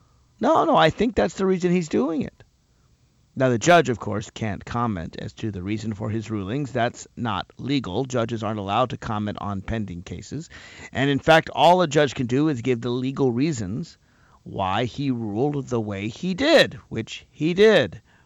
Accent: Alexandria, Virginia, United States; the proud Irish-American community in my hometown of Alexandria

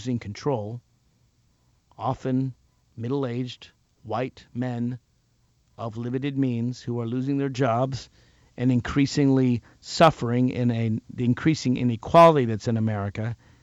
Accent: Virginia, United States; in Virginia Tech or the other killer in Virginia who wanted to be in the national news. That's in my home state.

